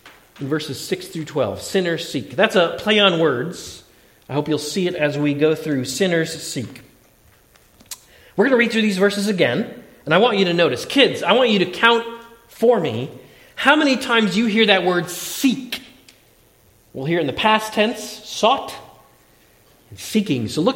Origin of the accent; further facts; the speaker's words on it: Connecticut, United States; That's like walking across the entire width of my home state, Connecticut.